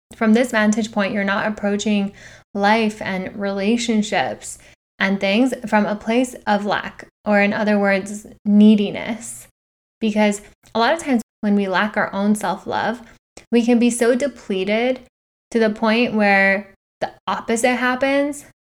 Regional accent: Iran; moved away; Being born and raised in Iran for a part of my life, I think in the eastern part of the world more specifically

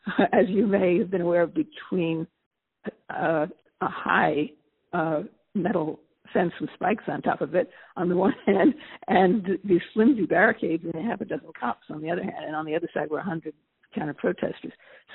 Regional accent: New York City, New York, United States; Well, New York is big and loud, and I mean, I'm a New Yorker. It's my town.

